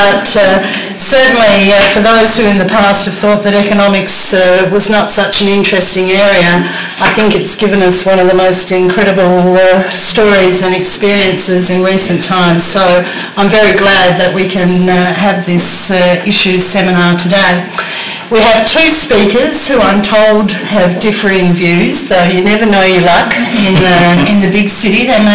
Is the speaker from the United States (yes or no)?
no; Western Australia, Australia; I'm the member for Haslack and I'm from Western Australia.